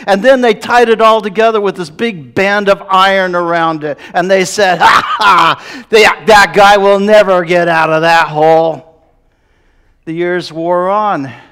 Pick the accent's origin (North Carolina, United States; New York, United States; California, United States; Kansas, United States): California, United States; Simi Valley; Barbara and I grew up together in Simi Valley.